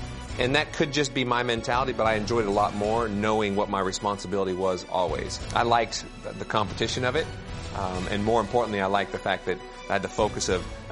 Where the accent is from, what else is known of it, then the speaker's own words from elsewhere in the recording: California, United States; I was a kid from California.